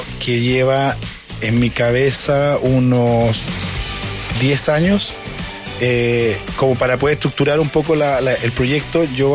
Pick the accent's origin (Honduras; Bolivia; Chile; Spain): Chile; Chillán, Ñuble; now in Santiago, Chile; yo soy del sur, soy de Chillán, entonces siempre vivo Santiago.